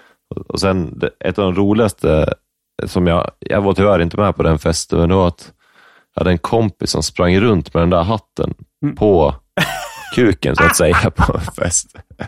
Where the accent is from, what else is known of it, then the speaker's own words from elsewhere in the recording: Upplands Väsby, Stockholm County, Sweden; born there; Upplands Väsby, tror jag.